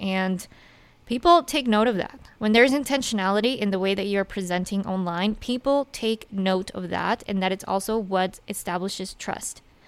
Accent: Salt Lake City, Utah, United States; because I grew up in Utah and Salt Lake.

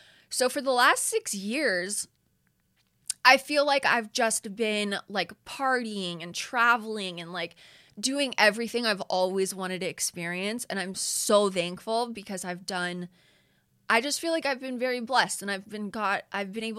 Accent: Calabasas, California, United States; So you guys, I am born and raised in LA. I grew up in the Valley, SFV, woo, K. Calabasas.

